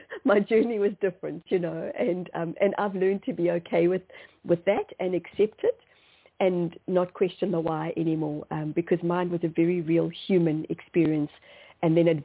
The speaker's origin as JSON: {"language": "English", "country": "South Africa", "tie": "born or raised there", "also_born_or_lived": "Zimbabwe", "said": "as Africans, so I was born in Zimbabwe, and then we moved to South Africa."}